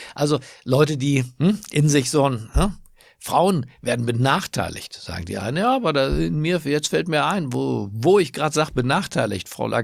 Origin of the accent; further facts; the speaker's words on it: Berlin, Germany; in meiner Heimatstadt Berlin